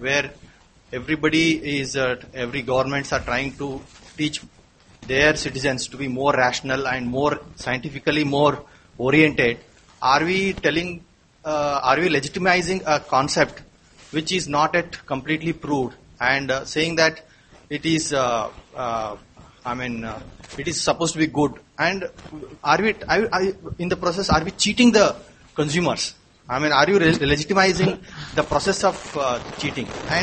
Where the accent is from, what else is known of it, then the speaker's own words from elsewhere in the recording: India; I'm from India.